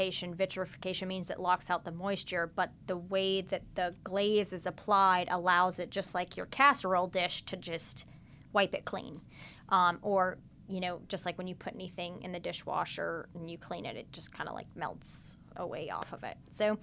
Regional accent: Midwest, United States; I'm not from New Orleans. I'm not from the South. I grew up in the Midwest.

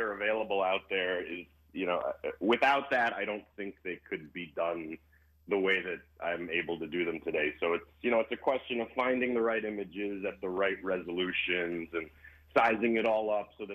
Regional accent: Cleveland, Ohio, United States; I did a football one in my hometown, Cleveland, Ohio, over the winter for the First Energy Stadium, which is where the Browns play.

